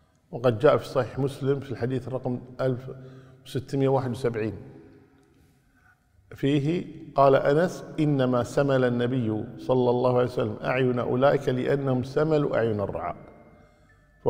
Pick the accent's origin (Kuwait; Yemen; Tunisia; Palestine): Kuwait; يعني مثلا عندنا في الكويت يقولون يعني النساء أكثر من الرجال